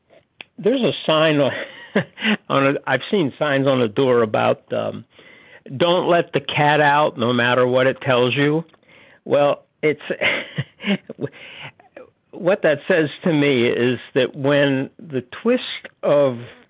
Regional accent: North Carolina, United States; North Carolina.

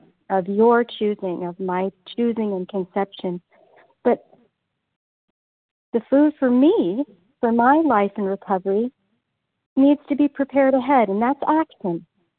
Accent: Ventura, California, United States; I'm from Ventura, California.

